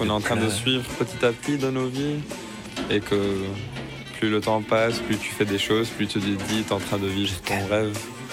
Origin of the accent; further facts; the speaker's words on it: Tripoli, North Governorate, Lebanon; Je suis d'origine du Liban. Ah oui ? Ouais, du nord de Liban, de Tripoli.